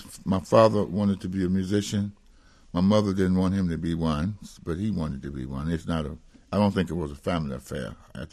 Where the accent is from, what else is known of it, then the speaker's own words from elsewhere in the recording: South Carolina, United States; born there; And I'm not Arab or nothing. I was born in South Carolina.